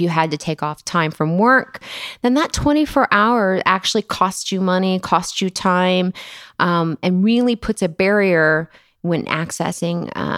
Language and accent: English; Texas, United States; moved away as an adult; Well, I'm originally from Texas, and that's where I did all of my training. I came out to Arizona around 11 years ago, and I've never looked back.